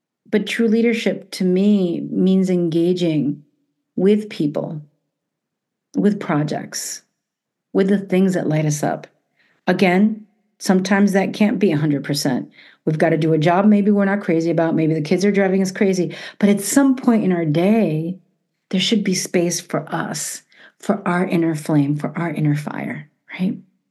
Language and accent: English; New York City, New York, United States; also born or lived in Miami; the ones that I grew up with in New York City and in Miami as well.